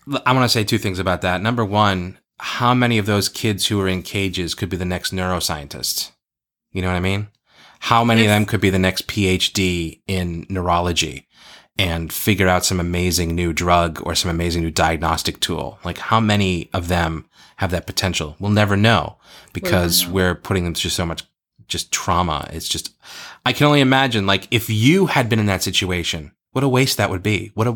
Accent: United States; I'm an American, damn it.

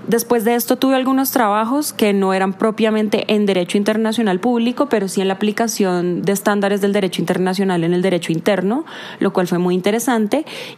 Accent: Colombia; soy colombiana

